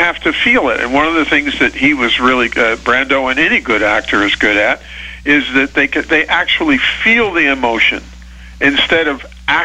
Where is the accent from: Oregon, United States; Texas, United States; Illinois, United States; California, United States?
Illinois, United States; Decatur; I had a great teacher back in my hometown of Decatur, Illinois.